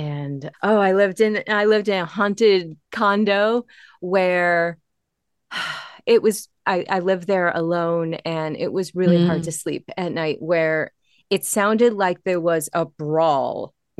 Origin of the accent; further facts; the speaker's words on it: Chicago, Illinois, United States; also born or lived in Pacific Northwest; I'm originally from Chicago, so now I'm not too far away.